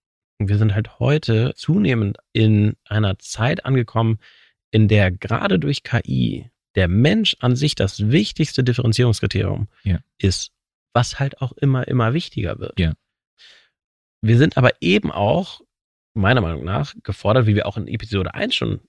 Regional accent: Hamburg, Germany; Ich bin selber geborener Hamburger, ich bin hier aufgewachsen

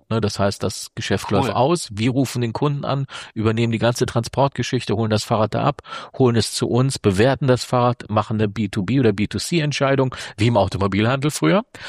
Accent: North Rhine-Westphalia, Germany; ich bin selber Ruhrgebietler, ich komme nicht aus Wuppertal, ich liebe diese Stadt, aber für mich ist das südliches Ruhrgebiet.

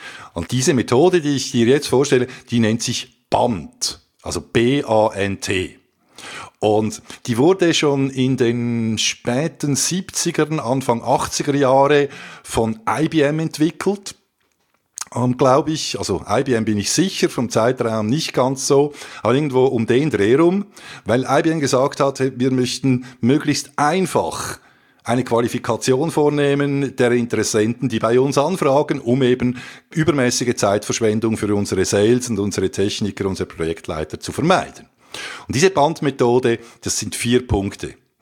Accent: Switzerland; weil wir sind ja eben Schweizer

